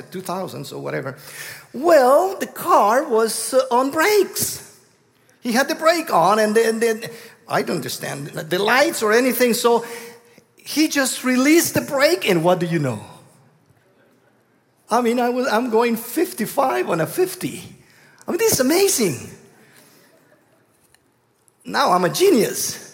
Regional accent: Guatemala; accent: southern; I come from Guatemala, hence my southern accent.

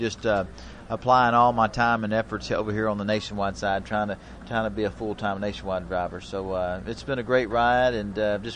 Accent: Texas, United States; I'm from Texas. It's always hot in Texas

